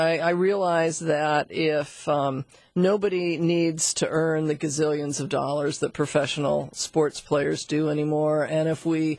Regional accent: Seattle, Washington, United States; I grew up Husky. I grew up in Laurelhurst, which is right by the stadium.

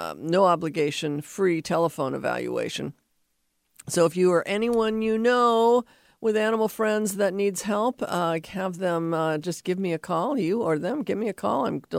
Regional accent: Seattle, Washington, United States; I grew up here in the Seattle area. And if it isn't cold, it's kind of like not the holidays.

